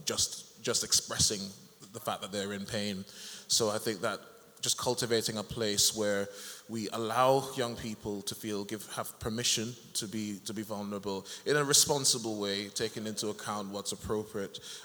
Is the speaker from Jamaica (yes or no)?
yes; Jamaica; growing up in Jamaica, where I'm originally from, we can be pretty cruel when given the opportunity as young people.